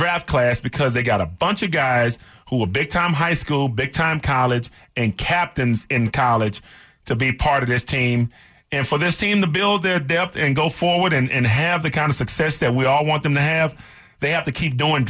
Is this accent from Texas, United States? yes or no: yes; Texas, United States; Because of the way that I was raised playing football in Texas